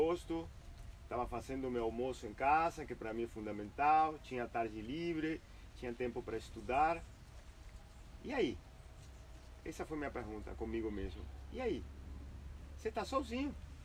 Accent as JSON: {"language": "Portuguese", "country": "Uruguay", "also_born_or_lived": "Santa Catarina", "moved": "as an adult", "lives_now": "Salvador, Brazil", "said": "Eu sou uruguaio, saí com 22 anos de lá para morar na praia."}